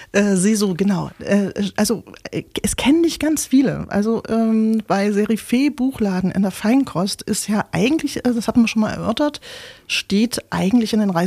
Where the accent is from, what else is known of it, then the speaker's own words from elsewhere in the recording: Leipzig, Saxony, Germany; Also ich bin hier in Leipzig groß geworden, also DDR-Zeit.